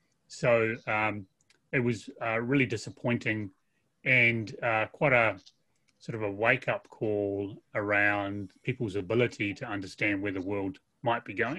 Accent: Christchurch, Canterbury, New Zealand; And so the center of my hometown, Christchurch, was utterly destroyed by the earthquake.

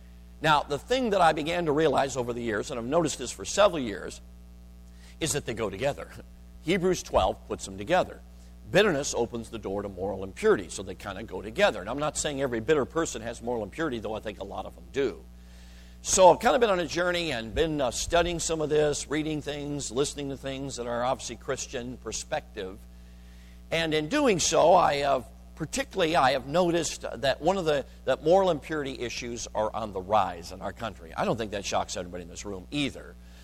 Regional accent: Chicago, Illinois, United States; I grew up in Chicago. This never happened, though it could have.

